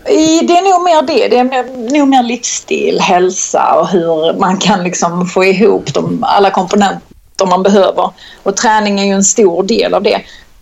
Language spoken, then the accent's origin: Swedish; Kristianstad, Skåne, Sweden; accent: Scanian; jag är född och uppvuxen i Kristianstad.